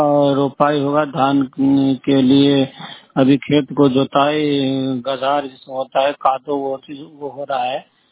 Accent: Phulhar, Bihar, India; मेरा गांव हरलाखी प्रखंड के अंतर्गत फुलहर पंचायत है, फुलहर गांव पड़ता है।

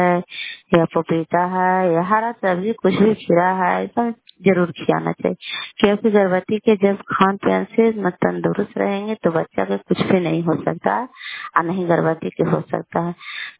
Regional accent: Kalyanpur, Bihar, India; घर कल्याणपुर वाली बिलसी पंचायत प्रखंड चंडी जिला ललंदा का निवासी हूँ।

